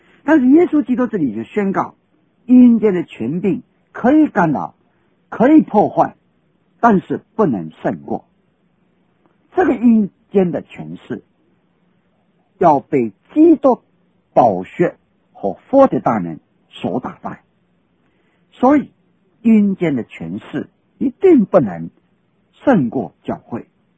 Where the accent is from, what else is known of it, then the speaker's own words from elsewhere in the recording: China; 犹太人对磐石这个词句的用法，就是有一点像我们中国人所谈的泰山那个意思